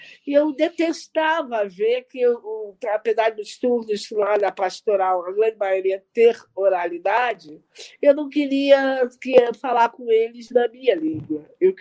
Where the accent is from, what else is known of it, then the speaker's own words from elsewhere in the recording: Rio de Janeiro, Brazil; now in Curitiba, Brazil; eu formei em jornalismo no Rio de Janeiro, que eu sou carioca.